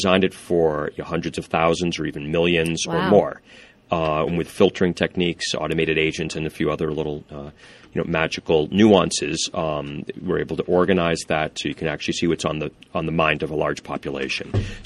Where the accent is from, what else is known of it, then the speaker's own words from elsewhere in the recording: East Coast, United States; now in California, United States; I was born here in California, and I grew up in the East Coast. I'm only back a couple of years, and I love this land so much.